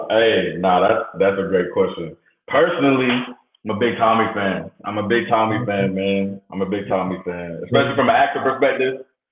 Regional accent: Duluth, Georgia, United States; Man, well, I am originally from Atlanta, from the Atlanta area. I grew up in Duluth, Georgia.

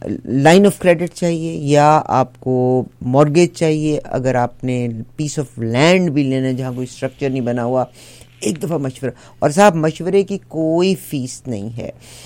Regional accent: Pakistan; now in Canada; اب یہ انڈیا والے مائنڈ نہ کریں, میں پاکستانی ہوں اور میں کینیڈین ہوں آف کورس

